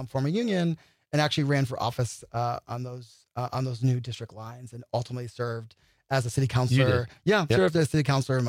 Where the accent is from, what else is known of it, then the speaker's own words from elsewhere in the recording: East Coast, United States; it wasn't this major city. I'm from the East Coast. That's how I thought.